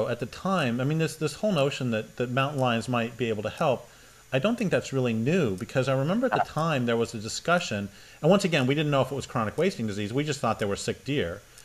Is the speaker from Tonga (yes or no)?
no; Boulder, Colorado, United States; moved away; As you know, I grew up in Boulder, and I left in 84, 83